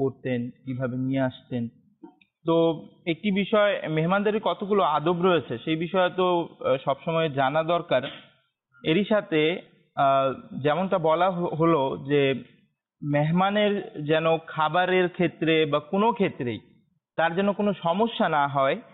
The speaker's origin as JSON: {"language": "Bangla", "town": "Gazipur", "region": "Dhaka Division", "country": "Bangladesh", "tie": "born or raised there", "said": "হ্যাঁ, আমার primary life কাটতে হচ্ছে, প্রাইমারি স্কুলে পড়ালেখা করতে হচ্ছে গাজীপুরের দিকে"}